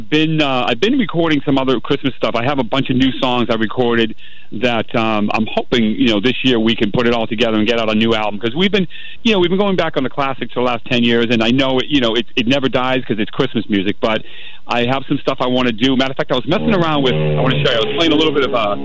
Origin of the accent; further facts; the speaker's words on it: Boston, Massachusetts, United States; Yes, I'm a Bostonian.